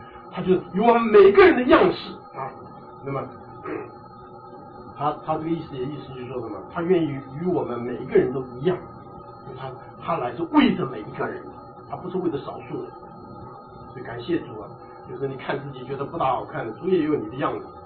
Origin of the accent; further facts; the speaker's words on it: Taiwan; 我们记得我小的时候在台湾的时候呢